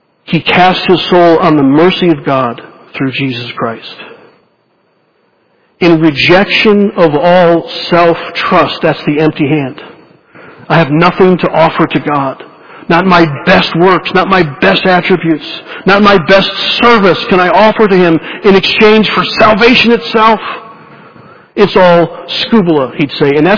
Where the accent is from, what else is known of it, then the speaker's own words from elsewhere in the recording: the South, United States; I grew up in the Bible Belt, but that doesn't save you.